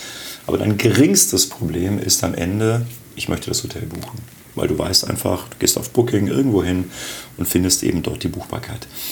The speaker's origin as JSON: {"language": "German", "town": "Augsburg", "region": "Bavaria", "country": "Germany", "tie": "born there", "also_born_or_lived": "Frankfurt / Düsseldorf", "moved": "as an adult", "lives_now": "Berlin, Germany", "said": "Mein Vater kam aus Norddeutschland und er hat mich hochdeutsch erzogen. Geboren in Augsburg, dort auch studiert, dann nach dem Abitur erst nach Frankfurt, dann nach Düsseldorf und jetzt seit 19 Jahren in Berlin."}